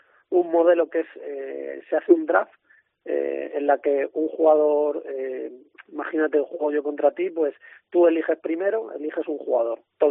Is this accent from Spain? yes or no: yes; Madrid, Community of Madrid, Spain; Yo soy de Madrid. Te escuchaba antes, sí, soy de Madrid.